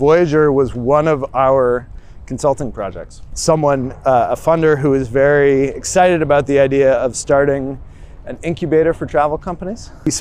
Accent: Toronto, Ontario, Canada; born there; So I was born in Toronto, Canada.

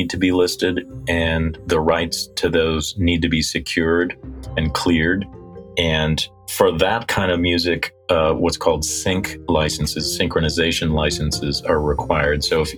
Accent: Midwest, United States; as far back as, you know, marching bands growing up in the Midwest

